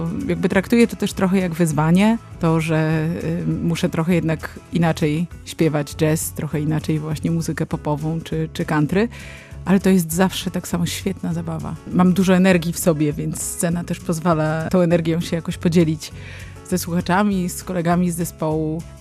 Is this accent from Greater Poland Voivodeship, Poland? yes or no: no; Grabiny-Zameczek, Pomeranian Voivodeship, Poland; pochodzę z małej wsi, z Grabin Zameczku, z Żuław Gdańskich. To jest bardzo malutka miejscowość niedaleko Pruszcza Gdańskiego i też jakby tęsknię za tym miejscem.